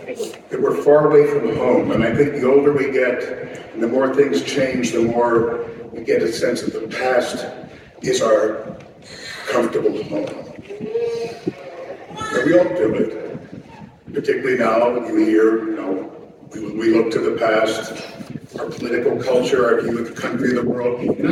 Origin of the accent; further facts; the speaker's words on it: Philadelphia, Pennsylvania, United States; moved away; This was driven home to me also because I'm from Philadelphia